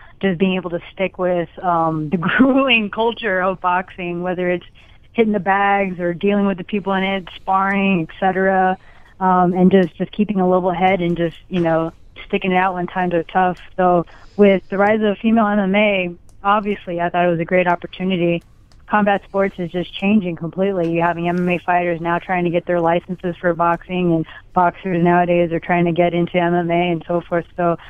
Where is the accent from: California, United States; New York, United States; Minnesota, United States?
California, United States; I'm really excited about how Bellator is a Bay Area company, which is from my hometown.